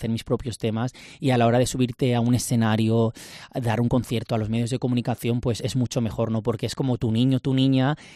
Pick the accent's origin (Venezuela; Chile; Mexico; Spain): Spain; Alzira, Valencian Community; vengo de Alcira, de Valencia.